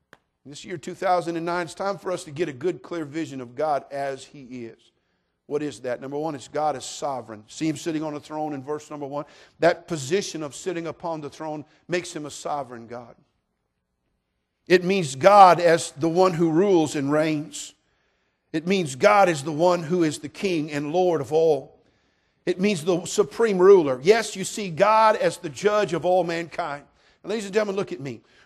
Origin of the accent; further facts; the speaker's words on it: United States; I'm an American. I'm a veteran. I'm a Vietnam-era veteran.